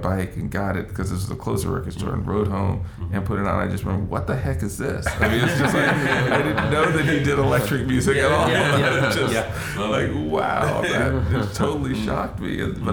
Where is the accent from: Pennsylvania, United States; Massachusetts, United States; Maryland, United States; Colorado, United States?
Colorado, United States; Denver; I'm from Denver, and so I think that the first albums I bought, I'm sure, were 1977.